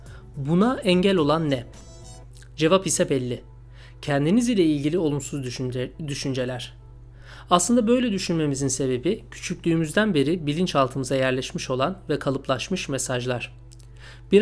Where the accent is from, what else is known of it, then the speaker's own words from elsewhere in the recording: Istanbul, Turkey; now in London, United Kingdom; en sevdiğim, doğup büyüdüğüm şehir İstanbul'a seyahat ederken kaleme alıyorum bu yazımı. Londra Stansted Havaalanı'ndayım.